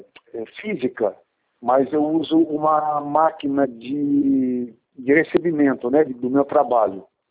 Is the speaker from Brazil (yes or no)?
yes; Taubaté, São Paulo, Brazil; Não, eu sou de Taubaté.